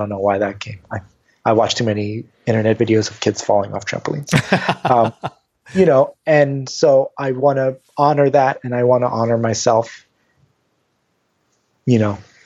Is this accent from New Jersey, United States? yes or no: yes; New Jersey, United States; also born or lived in New York; I was born in New York and raised in Northern New Jersey.